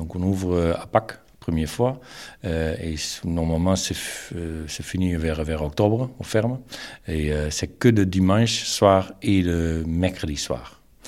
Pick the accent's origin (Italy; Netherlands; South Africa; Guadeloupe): Netherlands; French is a second language; moved away as an adult; now in France; On vient de Pays-Bas. Voilà, nous sommes installés ici en 2000, donc on est là depuis 22 ans